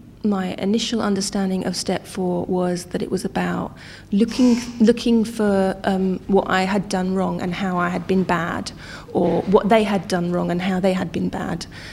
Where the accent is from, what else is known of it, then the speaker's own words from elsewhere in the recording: Cyprus; I come from Cypriot culture, and, you know, it's, in my culture, it's very much, you know, you get married young